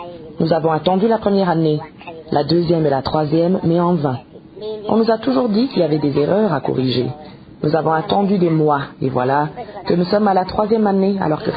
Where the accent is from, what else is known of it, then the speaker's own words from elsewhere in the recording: Burundi; Nous, les retraités burundais, nous nous demandons si nous avons travaillé pour le pays en tant que burundais ou en tant qu'étrangers.